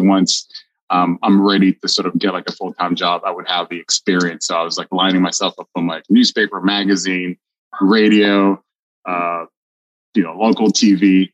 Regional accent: Israel; So I'm born and raised in Israel, lived there the majority of my life.

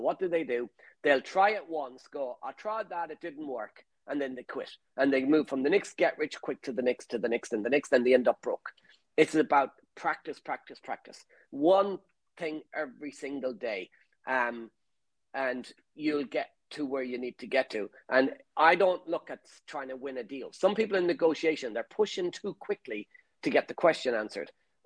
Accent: Ireland; Very easy, especially as an Irish person, because we talk to everybody.

